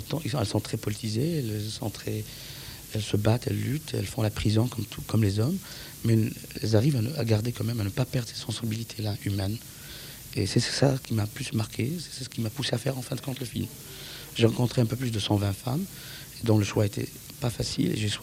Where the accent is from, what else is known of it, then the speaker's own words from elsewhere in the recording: Morocco; born there; Je viens d'une culture du monde arabe. Je suis né au Maroc, donc ça m'a permis d'avoir ces sensibilités culturelles